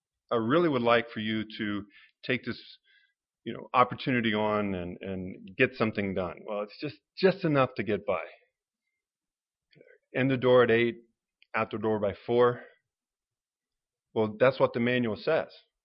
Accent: Ohio, United States; I remember when I was growing up in Ohio and spending time over at the cousin's house.

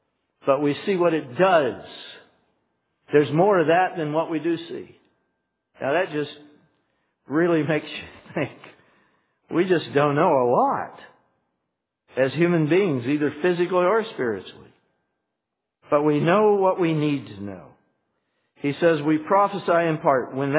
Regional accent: Charleston, South Carolina, United States; born there; Anybody here ever been to Folly Beach? Down near Charleston. I was born in Charleston.

